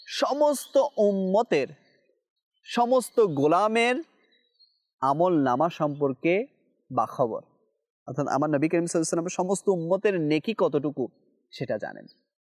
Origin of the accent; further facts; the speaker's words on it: Chittagong Division, Bangladesh; accent: Chittagonian; যেভাবে আমরা চট্টগ্রামের ভাষায় কী বলি, রিয়াল